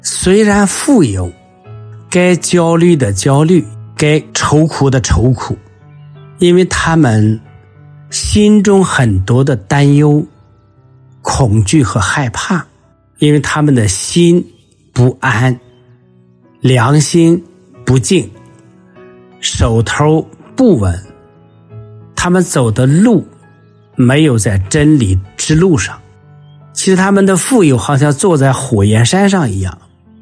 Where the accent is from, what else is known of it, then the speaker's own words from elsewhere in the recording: China; 其实你看我们中国人哈，我们中国人说这个福的时候啊